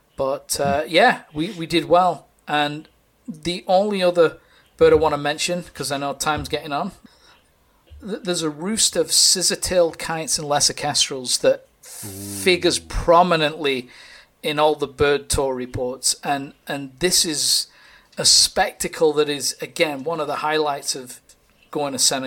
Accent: United Kingdom; You know, from somebody growing up in Britain

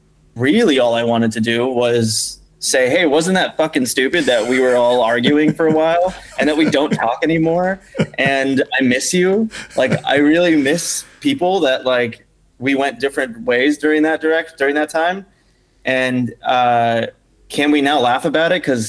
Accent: California, United States; I'm not an immigrant. I grew up in California.

